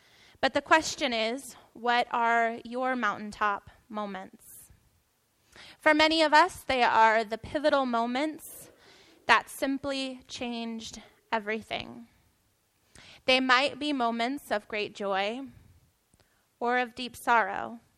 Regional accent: San Diego, California, United States; also born or lived in Colorado; I was born in Colorado, but I only lived there for like 9 months. And then I came into San Diego and have lived here, you know, the rest of my life.

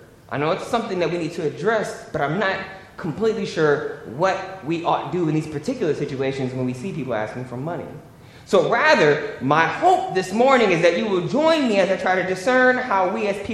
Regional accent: Michigan, United States; When I grew up in Michigan, I told you all that, I grew up poor, but in the town I grew up in, this just wasn't common.

